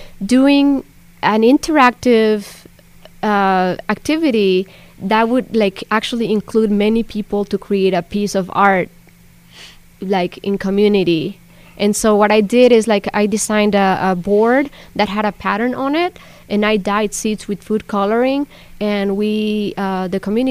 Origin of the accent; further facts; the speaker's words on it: Mexico City, Mexico; Growing up in Mexico City and in the surrounding areas, like, actually seed art is a form of life.